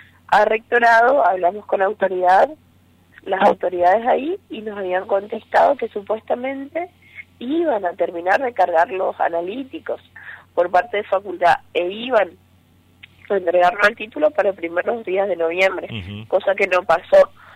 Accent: Misiones, Argentina; yo soy de Misiones, me quiero matricular en Misiones

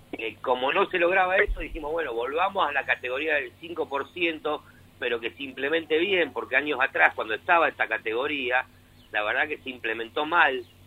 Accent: Buenos Aires, Argentina; born there; Yo nací en Buenos Aires.

